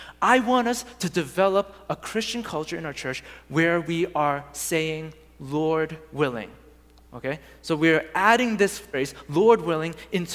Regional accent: Boston, Massachusetts, United States; there was someone who I knew in my youth group growing up in Boston and in the church that I grew up

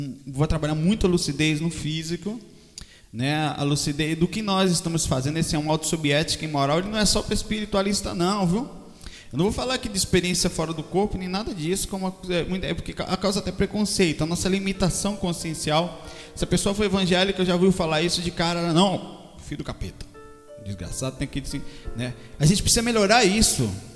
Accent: Brazil; A ideia é mostrar como nós brasileiros

